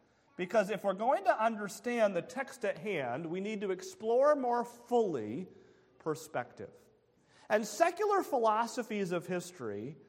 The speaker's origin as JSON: {"language": "English", "country": "United States", "said": "I think, although I'm only American, I think that may be true for other cultures as well."}